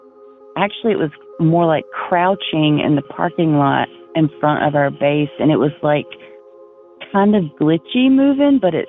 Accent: North Carolina, United States; I'm from North Carolina.

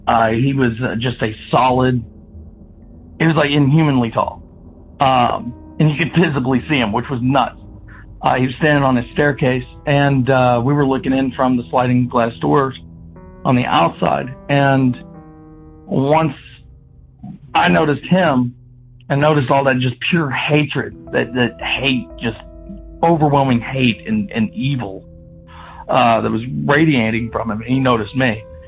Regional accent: Kentucky, United States; I'm from Kentucky.

